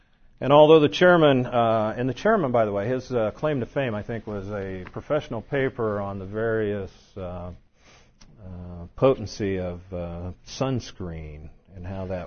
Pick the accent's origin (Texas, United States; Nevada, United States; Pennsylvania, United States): Nevada, United States; Las Vegas; I told them I was from Vegas.